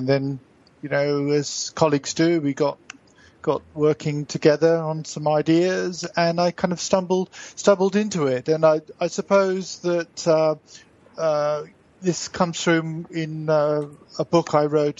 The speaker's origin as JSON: {"language": "English", "region": "England", "country": "United Kingdom", "tie": "born or raised there", "said": "I had an interest in sports growing up in England."}